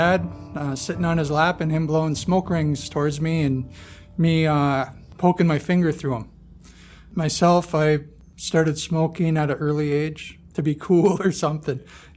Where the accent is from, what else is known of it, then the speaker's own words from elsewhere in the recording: Fond du Lac Reservation, Minnesota, United States; I'm from the Fond du Lac Reservation.